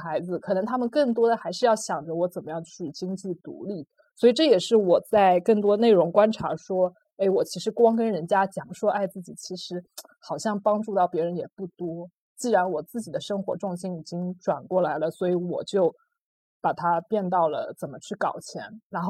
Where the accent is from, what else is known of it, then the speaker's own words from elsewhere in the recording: China; 另外就是我们中国人对于钱的态度是非常的拧巴的